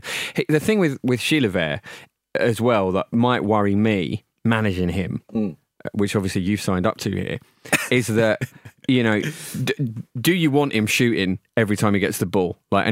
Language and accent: English; United Kingdom; But like, as a British person...